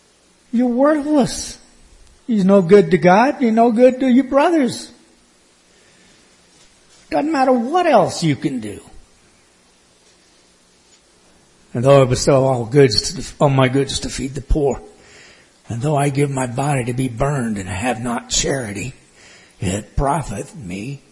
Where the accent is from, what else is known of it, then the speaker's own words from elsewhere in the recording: the South, United States; As a boy growing up in the South, the phrase I heard over and over again was